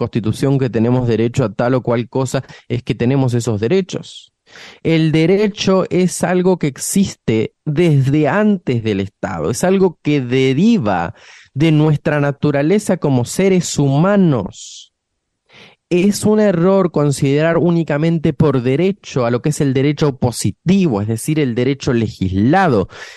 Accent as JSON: {"language": "Spanish", "country": "Argentina", "said": "qué es lo que nosotros tenemos que tomar conciencia como argentinos"}